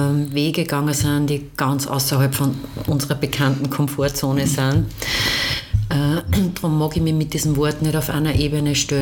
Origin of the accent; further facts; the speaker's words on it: Upper Austria, Austria; also zumindest bei uns in Oberösterreich